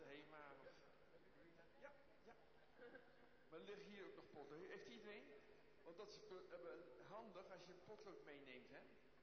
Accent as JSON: {"language": "Dutch", "town": "Enkhuizen", "region": "North Holland", "country": "Netherlands", "tie": "born there", "said": "Dan krijgen we de E van mijn geboorteplaats, dat weten jullie wat het is. Dat was Enkhuizen."}